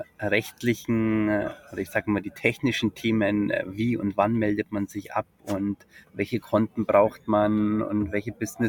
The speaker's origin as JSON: {"language": "German", "region": "Bavaria", "country": "Germany", "tie": "born there", "said": "man hört wahrscheinlich an der Sprache, gebürtig aus Bayern, ein Einzelkind. Für mich war es schon, nach München zum Studieren zu gehen, von zu Hause wegzugehen, ein großer Schritt."}